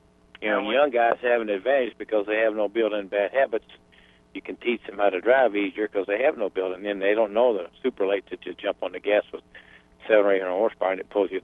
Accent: Tennessee, United States; now in Wisconsin, United States; although I was from Tennessee. And then I moved up to Wisconsin and got involved again with some racers, and now you've got me, you know. And being I was a Southerner

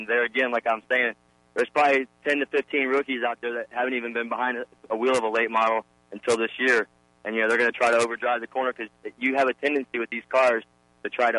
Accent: Illinois, United States; And I'm from Illinois, St. Louis area, and I remember him as a kid going to him and getting his autograph.

